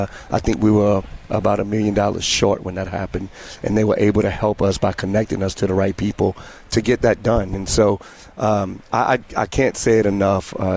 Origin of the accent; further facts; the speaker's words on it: Slidell, Louisiana, United States; I'm born and raised in Slidell.